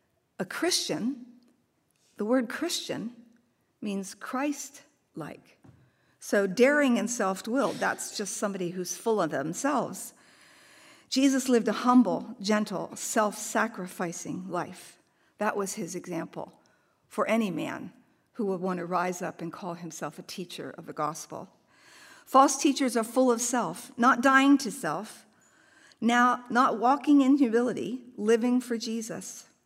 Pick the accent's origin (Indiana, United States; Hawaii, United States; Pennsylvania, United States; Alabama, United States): Hawaii, United States; moved away as an adult; now in California, United States; We sold his truck back when we were 22 years old. We came from Hawaii. We sold his truck in Hawaii so that we could pay for a wedding in San Diego.